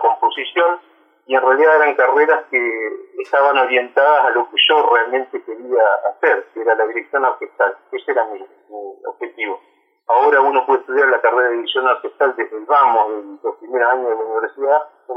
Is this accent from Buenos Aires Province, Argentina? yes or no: no; Santa Fe, Argentina; Nací en Santa Fe y hasta los 23 años viví en Santa Fe y allí estudié.